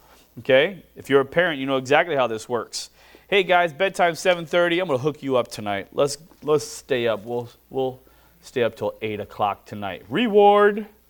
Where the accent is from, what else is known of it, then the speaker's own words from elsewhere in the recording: United States; Honestly, there's something about growing up in America where if we get persecuted at all, we suddenly think we're the best martyr in the world.